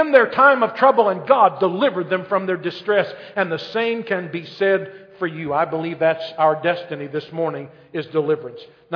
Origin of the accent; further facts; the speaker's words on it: United States; Come on, buddy. I'm from America. I need a Diet Pepsi.